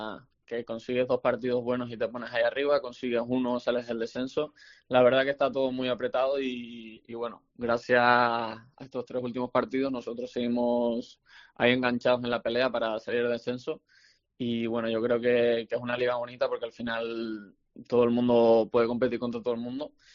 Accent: Canary Islands, Spain; Yo soy de Tenerife y es verdad que llegar aquí con el frío y demás, pues se me hizo un poco difícil.

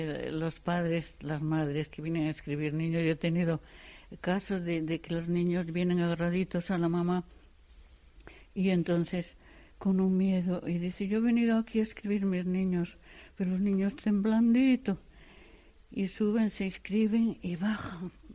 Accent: Muelas de los Caballeros, Castile and León, Spain; also born or lived in Justel; Donde yo nací se llama Justel, pero mi familia ha vivido en Muelas de los Caballeros.

